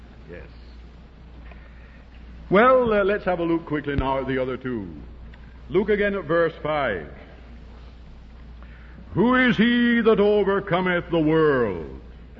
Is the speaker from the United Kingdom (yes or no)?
yes; United Kingdom; Being British, I would have to say it like this.